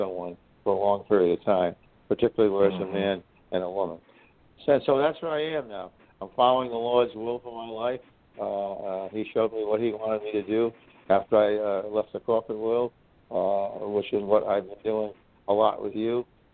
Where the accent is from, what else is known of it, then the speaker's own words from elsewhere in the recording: Rhode Island, United States; now in Boston, United States; So I grew up in Rhode Island. I went to work for the telephone company.